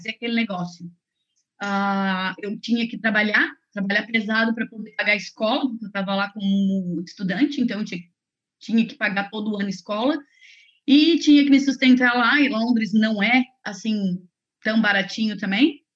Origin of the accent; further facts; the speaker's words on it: Florianópolis, Santa Catarina, Brazil; Eu sou manezinha da ilha, literalmente. Nascida, crescida, vivida, cuspida, o que seja em Florianópolis. Eu cresci onde todo mundo vai, quer passar as férias.